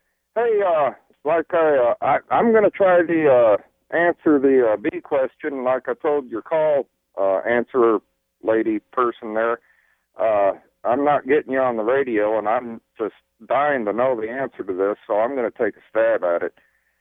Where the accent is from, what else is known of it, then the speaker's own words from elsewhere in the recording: Texas, United States; also born or lived in Arkansas; All over, but most of my time was spent in Texas and Arkansas.